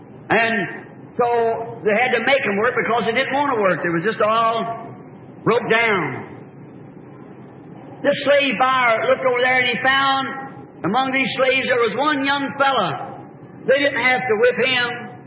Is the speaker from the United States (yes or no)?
yes; the South, United States; Now, I'm a Southerner.